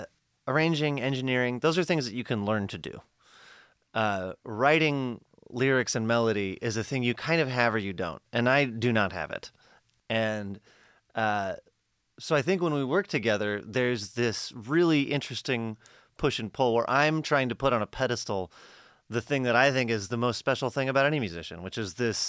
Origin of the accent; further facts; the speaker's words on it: Midwest, United States; I'm from the Midwest. I've been not saying what I feel and moving around what other people feel my entire life.